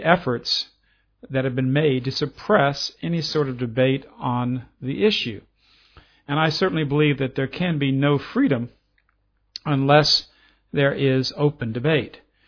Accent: New Orleans, Louisiana, United States; even daily newspapers reprinted them, including my hometown newspaper, the Times-Picayune.

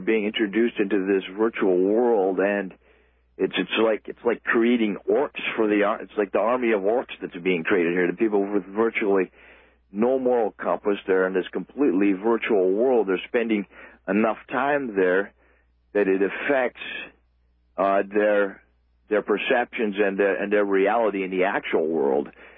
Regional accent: United States; now in Canada; Well, I'm an American as well. I've just recently come to Canada, actually.

